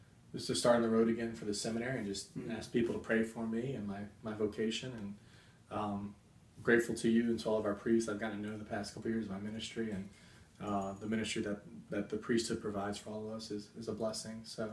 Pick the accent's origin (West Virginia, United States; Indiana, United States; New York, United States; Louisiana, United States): Louisiana, United States; Slidell; now in Mobile, United States; I was born and raised in Slidell, Louisiana, which is not too far away, about an hour and a half, and which is in the Archdiocese of New Orleans.